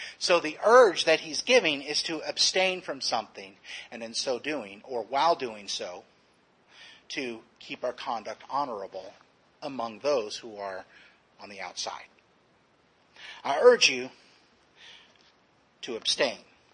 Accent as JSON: {"language": "English", "region": "Texas", "country": "United States", "said": "just like me right now, I'm from Texas. I'm no longer in Texas, I'm from Texas."}